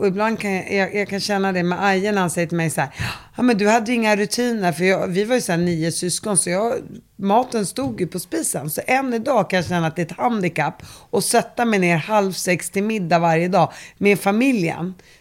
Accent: Sweden; För att jag kommer ihåg när jag var liten och växte upp då som palestinier och muslim och i de här skilda världarna i ett svenskt område.

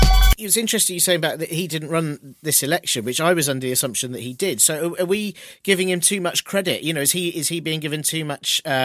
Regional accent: United Kingdom; With this £200 billion, we, as British people, have frittered it away like heroes of money, like mavericks of cash.

